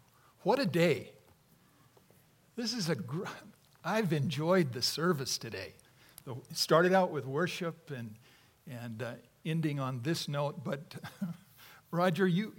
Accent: Prospect, Oregon, United States; I was raised in Prospect, and it's not a very large place. Very, very small town. My parents moved there from Enterprise, Oregon in 1951 to help start the church there.

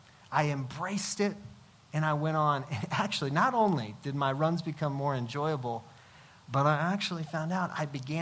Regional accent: Albany, New York, United States; especially up where I grew up in Albany.

